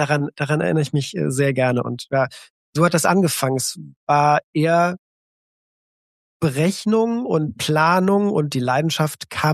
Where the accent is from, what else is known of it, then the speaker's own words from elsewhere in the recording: Belgium; ein Praktikum bei der Lokalredaktion von einer kleinen Zeitung bei uns in Belgien